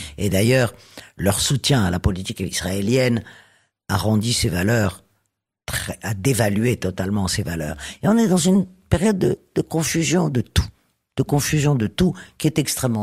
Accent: Tunisia; born there; je suis né en Tunisie, avec une généalogie tunisienne, tout de même, baignant dans cette société, dont malgré tous les aléas de l'histoire, dans laquelle je continue à vivre la moitié de l'année, en gros... Eh bien, je me considère effectivement comme juive arabe.

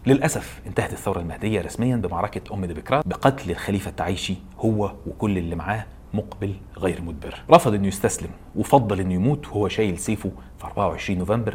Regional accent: Sudan; يخصنا كسودانيين ويلزمنا كجيش سوداني

